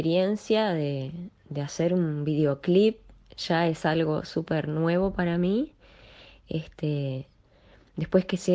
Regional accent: Uruguay; a todo lo que nos representa también como uruguayos

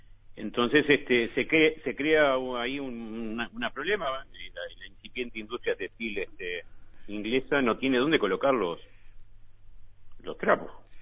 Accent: Montevideo, Uruguay; Yo soy montevideano, ¿no? Nací en Montevideo. Me crié, tuve mi infancia y mi adolescencia en el Barrio Sur. un barrio muy especial.

